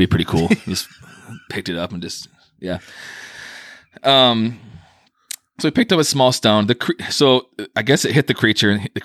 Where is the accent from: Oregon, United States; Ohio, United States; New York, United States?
New York, United States; Me and the boys here, we're from Western New York. People like to call it upstate, and it is not upstate where we live.